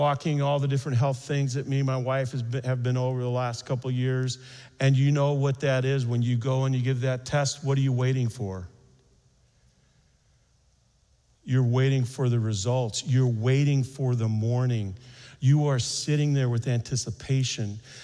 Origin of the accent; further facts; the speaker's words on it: Minneapolis, Minnesota, United States; I said, we're from Minneapolis area.